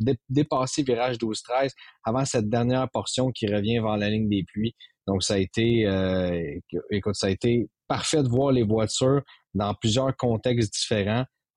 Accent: Montreal, Quebec, Canada; On le regarde toujours au beau milieu de la nuit en Amérique du Nord, chez nous à Montréal.

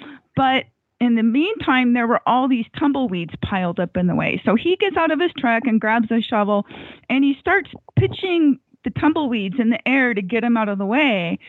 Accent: Gardnerville, Nevada, United States; from Gardnerville, Nevada

